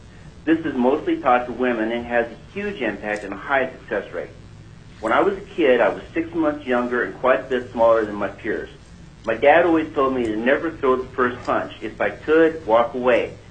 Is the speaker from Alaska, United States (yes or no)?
yes; Lazy Mountain, Alaska, United States; I'm from Lazy Mountain, Palmer area, and I'm speaking for myself.